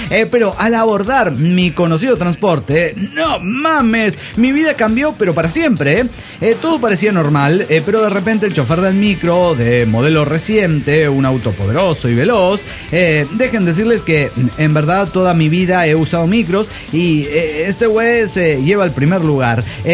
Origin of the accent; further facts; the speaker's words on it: Cochabamba, Bolivia; de Cochabamba, Bolivia.